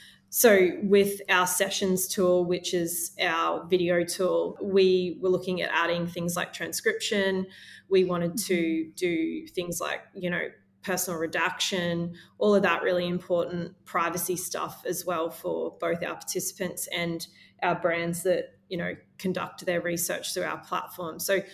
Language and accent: English; Mission Beach, Queensland, Australia; also born or lived in Moranbah; So I'm actually from North Queensland. I was born in a little place called Moranbah. It's a tiny little mining town. And then I grew up in Mission Beach, which is a beautiful place. It's up near Cairns.